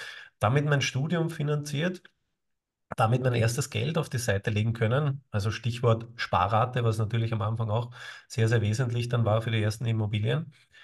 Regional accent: Austria; Ich bin Österreicher, bekennender Österreicher. Ich lebe in der schönsten deutschsprachigen Stadt, nämlich Wien. Jetzt gerade bin ich aber in meinem Haus im Burgenland

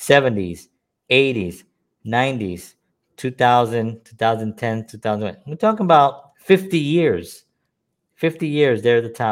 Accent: Bronx, New York, United States; Obviously, I'm growing up in the South Bronx.

